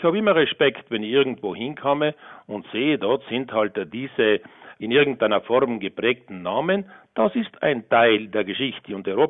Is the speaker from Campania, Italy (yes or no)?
no; Riet, Trentino-Alto Adige, Italy; Oder zum Beispiel in meiner Heimatgemeinde Riet hat er Novale übersetzt. Ja, alle Bevölkerungsschichten sagen halt Riet.